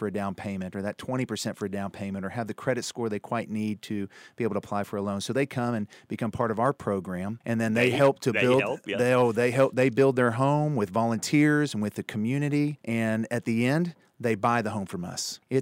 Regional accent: Texas, United States; now in Arkansas, United States; We met in college. I'm from Texas.

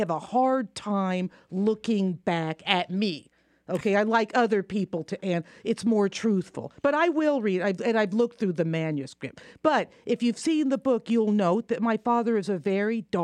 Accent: Savannah, Georgia, United States; I liked Savannah. My father liked Savannah. I actually felt more comfortable in Savannah.

